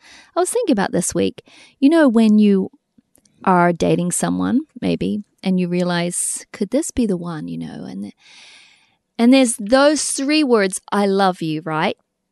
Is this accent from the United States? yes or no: no; New Zealand; that's what we grew up in New Zealand saying